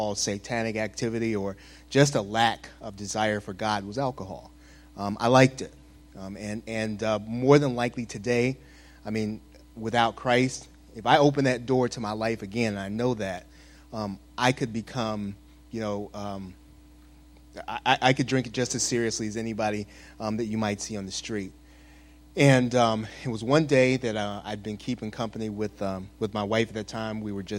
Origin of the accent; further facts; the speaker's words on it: Chicago, Illinois, United States; Like a lot of folks here, I grew up in church, and I grew up in the Baptist church here in Chicago, oddly enough, on the south side.